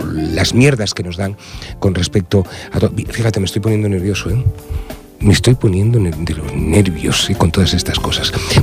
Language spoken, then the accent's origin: Spanish; Asturias, Spain; born there; now in Catalonia, Spain; Y soy castellano parlante. El hombre lobo nació en los montes de Asturias hace 355 años y se vino a vivir a Cataluña, vino a parar a los montes de Cataluña